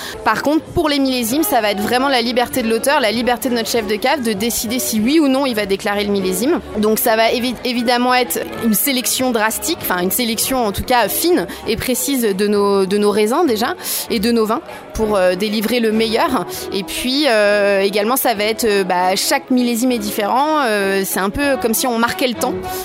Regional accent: Grand Est, France; Je suis pas née en Champagne, mais j'ai grandi en Champagne et j'ai été bercée par le rythme des saisons, par le rythme du travail dans les vignes

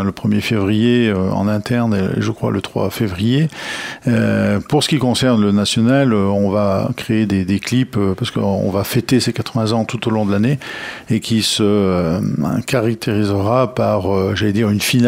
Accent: Courchevel, Auvergne-Rhône-Alpes, France; born there; Je suis né à Courchevel et je suis fier et très heureux de l'être.

